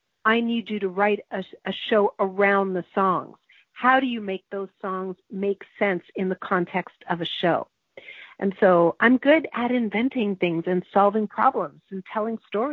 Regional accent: Hudson, Quebec, Canada; as I got older, I directed the school play when I was growing up in Hudson, Quebec.

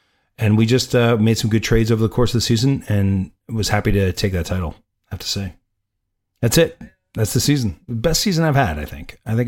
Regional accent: New York, United States; I rooted for the Mets because I'm from New York.

